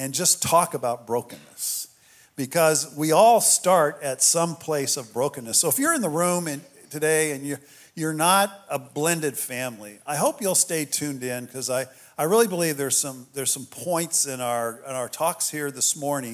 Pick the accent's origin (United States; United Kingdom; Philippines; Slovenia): United States; Kansas City, Missouri; My pastor, I'm from Kansas City. Christy's from Atlanta. Now, when I say Kansas City, I know what you're thinking.